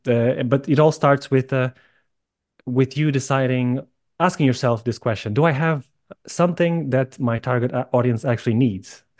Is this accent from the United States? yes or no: no; Lisbon, Portugal; from Lisbon, Portugal, and I am a business mentor